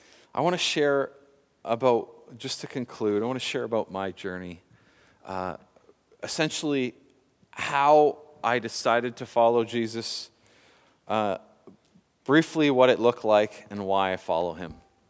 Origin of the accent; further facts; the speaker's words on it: Nanaimo, British Columbia, Canada; in port in my hometown of Nanaimo